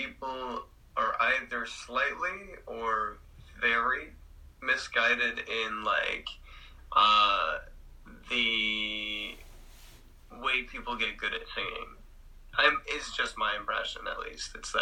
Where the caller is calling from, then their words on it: British Columbia, Canada; British Columbia, in my room around a bunch of plants and with a bunch of instruments.